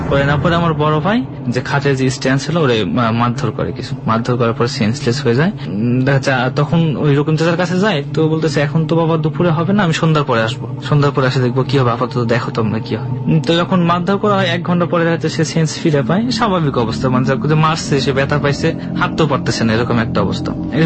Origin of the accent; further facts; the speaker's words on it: Natore, Rajshahi Division, Bangladesh; নাটোরেই, আমার দেশের বাড়িতেই।